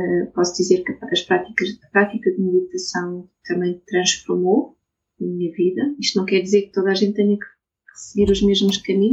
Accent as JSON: {"language": "Portuguese", "region": "Castelo Branco", "country": "Portugal", "tie": "born there", "also_born_or_lived": "Lisbon", "said": "Eu licenciei-me em Castelo Branco, onde nasci, depois fui para Lisboa"}